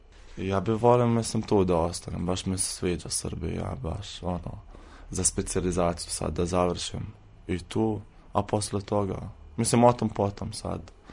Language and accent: Serbian; Jordan; Serbian is a second language; now in Serbia; ja sam iz Palestine, mislim ja sam Jordanac, poreklo je iz Palestine. Ja sam 4. godine medicine, došao sam pre 4 godine.